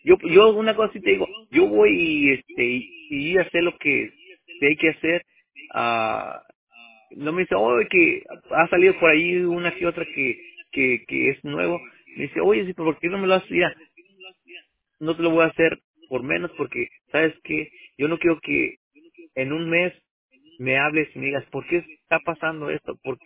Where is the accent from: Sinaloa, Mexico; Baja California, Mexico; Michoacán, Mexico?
Baja California, Mexico; Mexicali; born there; Vamos a poner Mexicali.